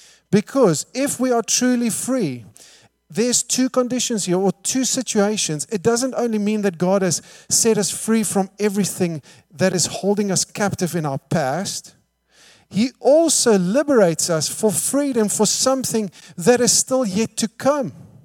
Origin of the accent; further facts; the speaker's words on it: South Africa; first language Afrikaans; English is a second language; wherein English, I almost said Afrikaans, my native tongue, but in English